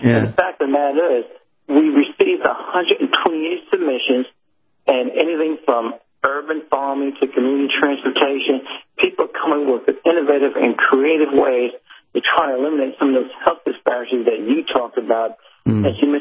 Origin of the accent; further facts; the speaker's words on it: Jamaica, Queens, New York, United States; I grew up in New York City in a town called Jamaica, Queens.